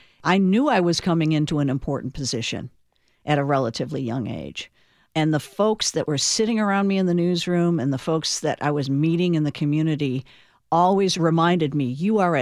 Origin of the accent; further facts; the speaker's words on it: Chicago, Illinois, United States; now in Nashville, United States; Well, I came from Chicago. So in terms of the city, I found Nashville to be quaint.